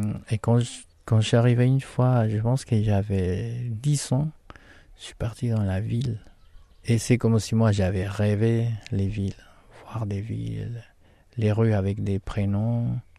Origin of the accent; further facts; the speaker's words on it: Huanta, Ayacucho, Peru; French is a second language; moved away; also born or lived in Lima; Et j'ai eu des sœurs qui sont nées dans la région de Lima. Après, ils sont retournés à la région de Ayacucho. Et c'est là-bas où je suis né, à Huanta. Après, dans cette région... C'est là-bas où j'ai grandi.